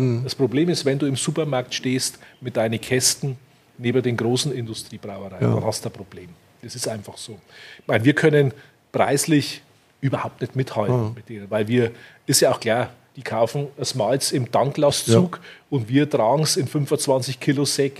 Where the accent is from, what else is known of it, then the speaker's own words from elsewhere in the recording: Selb, Bavaria, Germany; born there; Ich wohne in Selb. Und ich bin auch geboren in Selb.